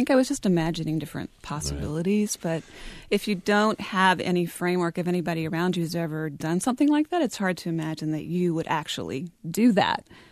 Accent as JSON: {"language": "English", "town": "Rosman", "region": "North Carolina", "country": "United States", "tie": "born or raised there", "said": "So I consider myself, I'm a native daughter of North Carolina. I wasn't born here, but I moved to the state when I was about five. And we moved to a very small mountain town called Rosman, which is it's in Transylvania County"}